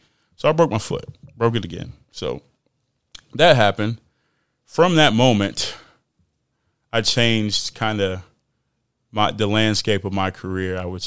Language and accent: English; Fort Worth, Texas, United States; Literally, I'm from Fort Worth, Texas, Funky Town, stand up. They know what time it is, 817.